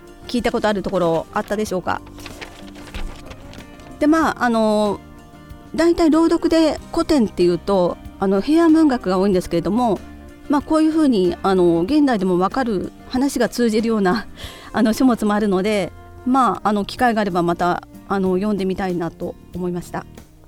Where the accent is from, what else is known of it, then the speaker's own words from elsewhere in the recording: Mie, Japan; 個人的には三重県出身なので伊勢のお茶、伊勢茶もおすすめしたいですし